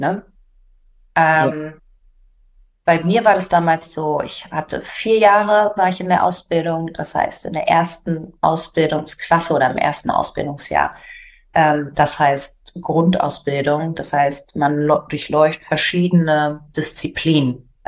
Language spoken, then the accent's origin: German; Berlin, Germany; ich komme aus Berlin und habe 2006 an der Berliner Artistenschule absolviert